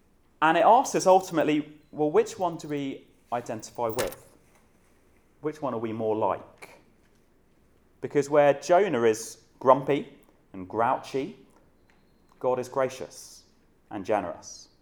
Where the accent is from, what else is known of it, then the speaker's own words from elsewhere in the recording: East Midlands, United Kingdom; I was brought up in Northamptonshire.